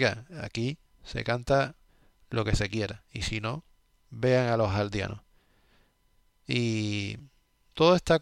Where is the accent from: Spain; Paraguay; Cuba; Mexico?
Cuba; Niño, crecí en Cuba y demás.